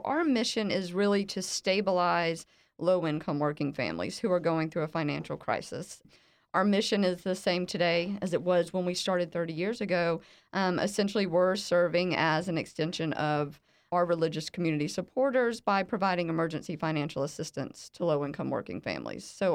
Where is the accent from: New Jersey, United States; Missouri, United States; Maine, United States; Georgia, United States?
Georgia, United States; Rome; I grew up in Rome, Georgia, so I'm familiar with Athens.